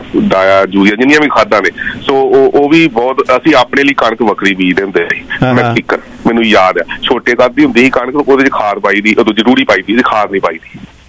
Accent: Punjab, India; ਮੈਂ ਪਿੰਡ ਤੋਂ ਆਇਆ, ਮਜੀਠੇ ਲੱਗ ਪਿੰਡ ਆ

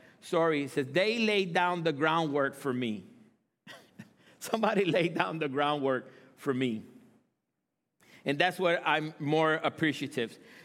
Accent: Puerto Rico; And I'm from Puerto Rico

